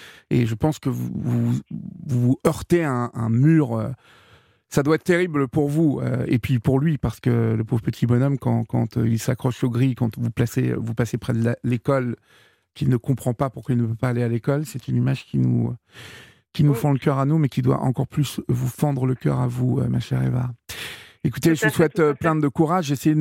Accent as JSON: {"language": "French", "town": "Évreux", "region": "Normandy", "country": "France", "said": "Oui, je suis de l'Eure."}